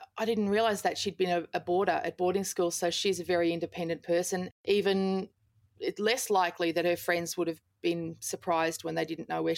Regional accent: Toowoomba, Queensland, Australia; I grew up in Toowoomba in Queensland

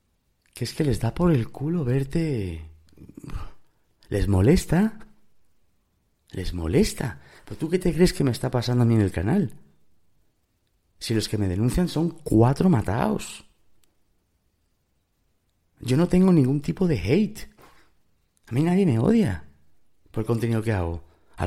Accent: Spain; Soy español y tal, pero México, vamos. Si yo no viviera en España, viviría en México.

